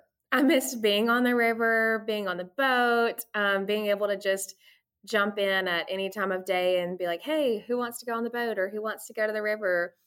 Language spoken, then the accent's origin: English; Danville, Alabama, United States; So I am from Decatur, Hartsel, Danville. I always call it like the little Morgan County triangle. I lived in Danville growing up on 10 acres of land, and I went to Hartsel High School